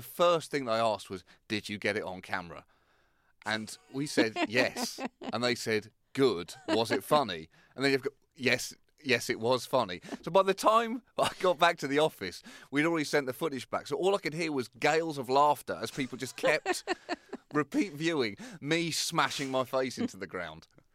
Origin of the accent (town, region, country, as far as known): United Kingdom